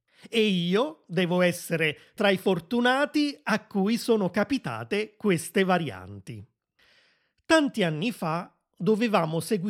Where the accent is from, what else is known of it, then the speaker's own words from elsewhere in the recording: Naples, Campania, Italy; moved away; also born or lived in Rome; sono nato e cresciuto a Napoli, ma nel 2003 mi sono trasferito a Roma, dove sono rimasto per molti anni.